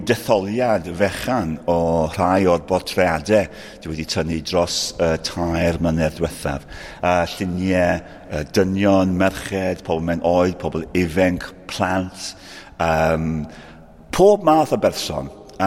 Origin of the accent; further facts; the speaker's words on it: Aberystwyth, Wales, United Kingdom; Wy'n brodor o Aberystwyth, wedi byw yma gydol fy oes